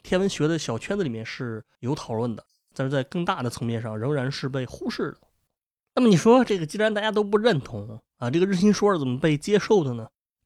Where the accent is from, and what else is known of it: China